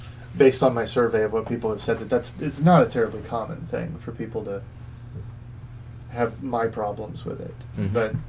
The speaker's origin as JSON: {"language": "English", "country": "United States", "said": "I mean, I'm an American and I'm uncouth."}